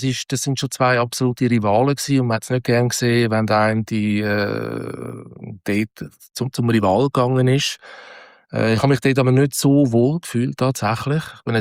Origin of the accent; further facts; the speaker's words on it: Switzerland; Es war wirklich sehr schwierig, als Schweizer in Deutschland einen Job überzukommen.